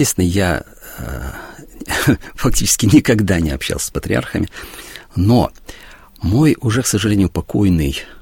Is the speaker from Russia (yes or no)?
no; Belarus; потому что я сам белорус, и для меня все, что связано с Белоруссией, очень трепетно.